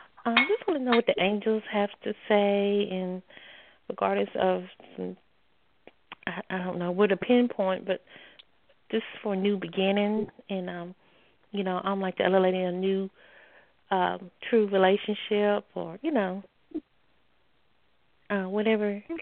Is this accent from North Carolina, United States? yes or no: yes; North Carolina, United States; I'm from North Carolina.